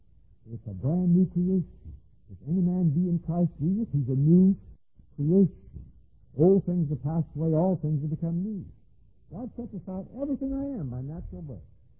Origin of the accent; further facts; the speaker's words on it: Jacksonville, Florida, United States; born there; as when I was born in Jacksonville, Florida.